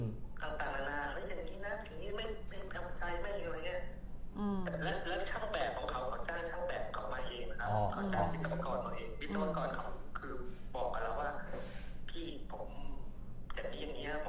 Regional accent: Pathum Thani, Thailand; born there; ปทุมธานีครับ

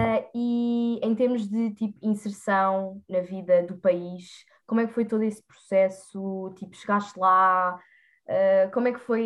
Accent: Lisbon, Portugal; somos de Lisboa, somos da capital

